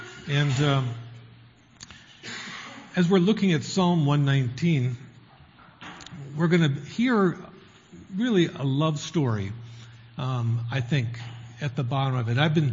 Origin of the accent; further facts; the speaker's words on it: United States; moved away; Okay, I grew up in the States. I'm American originally.